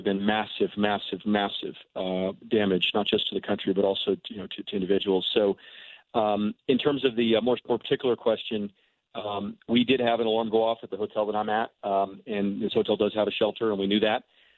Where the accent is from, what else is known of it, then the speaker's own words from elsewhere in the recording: United States; it is a remarkable experience to do that for the first time, particularly as an American.